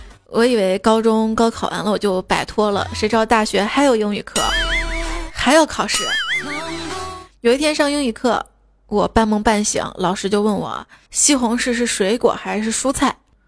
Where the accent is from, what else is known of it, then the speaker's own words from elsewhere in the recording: Shaanxi, China; 反正我是陕西来的。